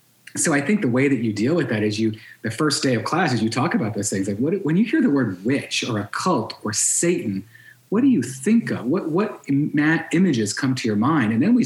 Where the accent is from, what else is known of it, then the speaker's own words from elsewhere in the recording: the South, United States; because I grew up in the South too